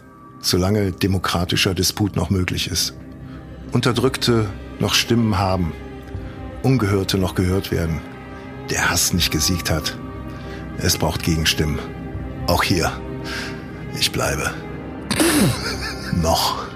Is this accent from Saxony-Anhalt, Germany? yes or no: no; Cologne, North Rhine-Westphalia, Germany; Also komm, ich komme aus Ehrenfeld.